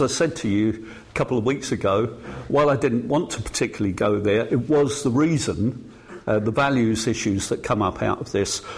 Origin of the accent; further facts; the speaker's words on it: Dagenham, London, United Kingdom; My hometown, Dagenham, was one of those which was 68 for Leave.